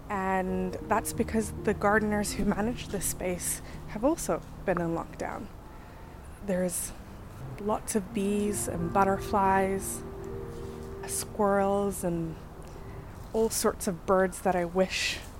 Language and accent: English; Harrow, London, United Kingdom; I'm recording this from my hometown in Harrow, in northwest London, my lockdown refuge.